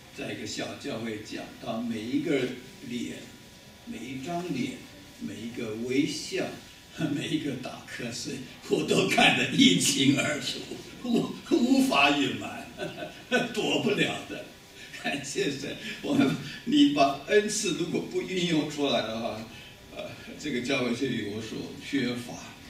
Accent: Taiwan

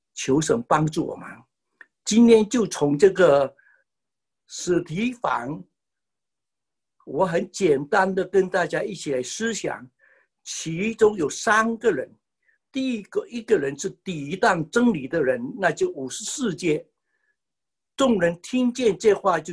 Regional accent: Malaysia; 我是马来西亚的

